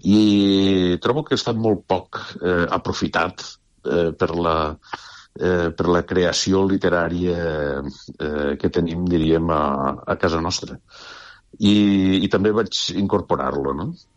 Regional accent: Traiguera, Valencian Community, Spain; el dia 29 faig la presentació a Traiguera, que és diríem, el meu poble

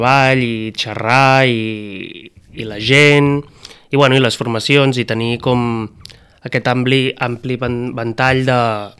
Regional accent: Cassà de la Selva, Catalonia, Spain; jo sóc de Cassà de la Selva de tota la vida. Jo des de P3 fins a quart de l'ESO vaig estar estudiant allà.

